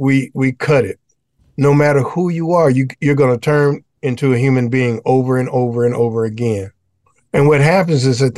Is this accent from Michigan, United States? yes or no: yes; Detroit, Michigan, United States; I'm from Detroit, Michigan.